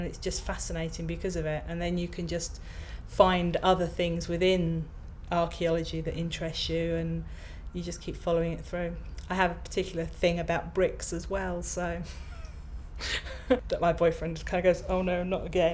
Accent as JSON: {"language": "English", "region": "South East England", "country": "United Kingdom", "also_born_or_lived": "Wales / London / Norfolk", "lives_now": "Sheffield, United Kingdom", "said": "Originally, I'm from Kent. But the life of an archaeologist is quite sort of nomadic, and you go wherever the work is."}